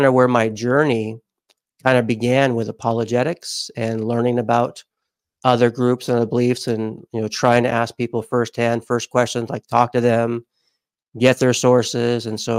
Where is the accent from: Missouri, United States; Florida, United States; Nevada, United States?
Nevada, United States; Las Vegas; I grew up in Las Vegas during my high school years.